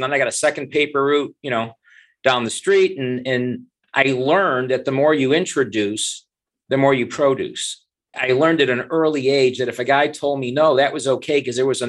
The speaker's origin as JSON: {"language": "English", "town": "Buffalo", "region": "New York", "country": "United States", "tie": "born or raised there", "said": "growing up in Buffalo, New York, as a kid, you could cut lawns and, you know, shovel driveways and rake leaves"}